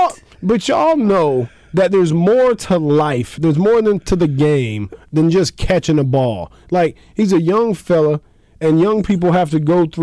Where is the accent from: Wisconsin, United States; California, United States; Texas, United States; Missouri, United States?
Missouri, United States; It was Kansas and I was from Missouri. So I counted as out of state.